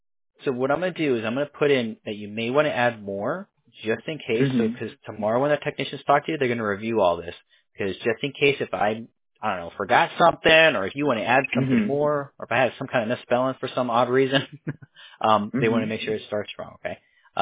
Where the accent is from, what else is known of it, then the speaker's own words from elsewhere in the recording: New York, United States; born there; I was born in New York.